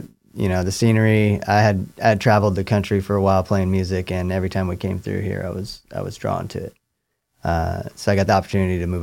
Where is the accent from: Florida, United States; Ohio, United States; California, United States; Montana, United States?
California, United States; Loomis; now in Gold Beach, United States; I grew up in the Sacramento area, Sierra Foothills, in a small town called Loomis. So I grew up there, went to school up there.